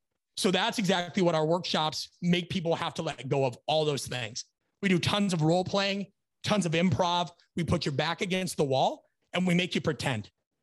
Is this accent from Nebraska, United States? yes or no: yes; Omaha, Nebraska, United States; I'm very proud of where I come from. I'm very proud that I grew up in Omaha, Nebraska. We have a Midwest mindset. I could not have asked for a better place to grow up.